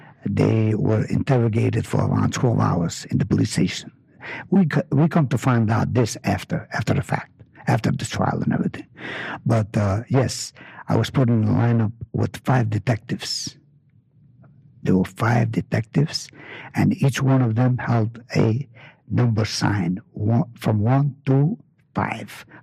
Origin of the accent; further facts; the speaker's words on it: New York City, New York, United States; Yeah, I grew up in New York City. My life. I lived there all my life.